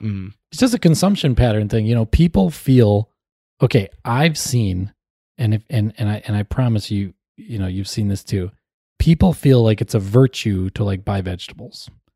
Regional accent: Wisconsin, United States; I grew up in Wisconsin where football was equally as important as food.

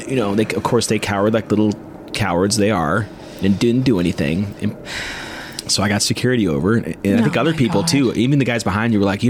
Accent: Missouri, United States; It's like, "I'm from Missouri," and like no one there had an idea.

